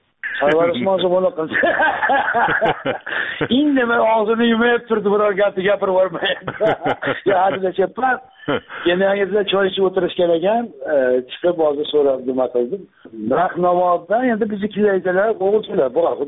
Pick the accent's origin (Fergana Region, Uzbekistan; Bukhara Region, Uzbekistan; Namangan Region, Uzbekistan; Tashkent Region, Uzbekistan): Namangan Region, Uzbekistan; Akhsikent; born there; O'sha men tug'ilgan joy yangi Axsi deyilgan, eski Axsi